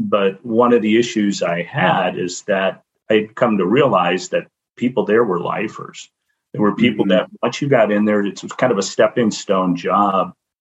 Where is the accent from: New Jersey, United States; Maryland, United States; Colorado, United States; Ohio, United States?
Ohio, United States; Medina; I'm in Cleveland, Ohio, or actually Medina, Ohio.